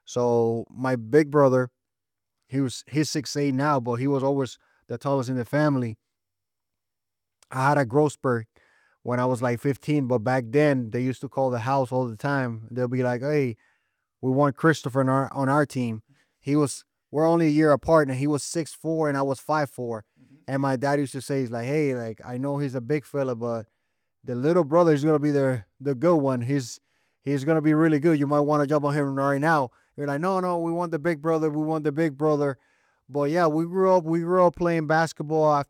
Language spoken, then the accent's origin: English; Bayamon, Puerto Rico; I grew up in Bayamon, Puerto Rico, which is a city close to San Juan, like 15 minutes away.